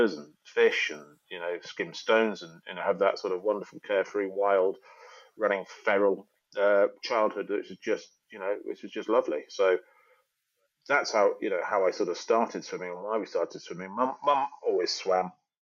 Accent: Yorkshire and the Humber, United Kingdom; I grew up in the Yorkshire Dales and, you know, we mucked around in rivers

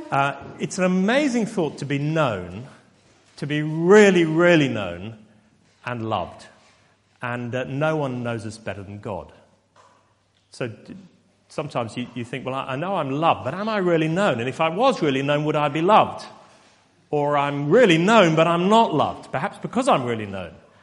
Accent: Basingstoke, South East England, United Kingdom; But I was brought up near Basingstoke in Hampshire.

